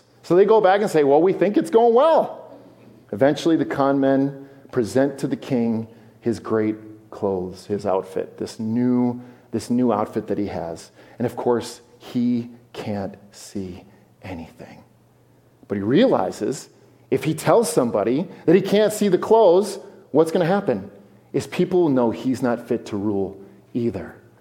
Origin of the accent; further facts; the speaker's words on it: Forest Lake, Minnesota, United States; I grew up in Minnesota. I grew up in Forest Lake my whole life, right?